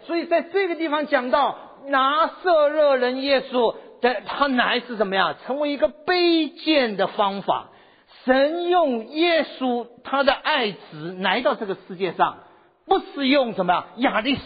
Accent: Yancheng, Jiangsu, China; also born or lived in Shanghai; 我是江苏盐城人

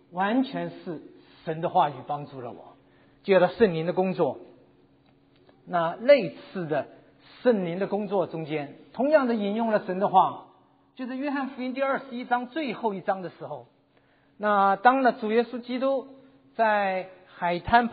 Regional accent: Taiwan; moved away as an adult; also born or lived in Shanghai, China; now in United States; 我生在中国上海，在5岁半的时候随着父母亲到了台湾，在台湾15年，大学毕业之后呢，我就到了美国来，所以在美国住了将近40多年。

